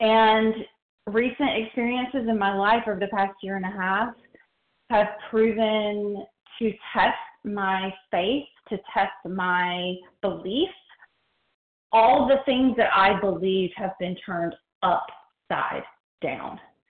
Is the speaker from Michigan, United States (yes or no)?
no; Georgia, United States; I grew up in South Georgia, and I grew up in a Southern Baptist church, and there was a lot of loud preaching.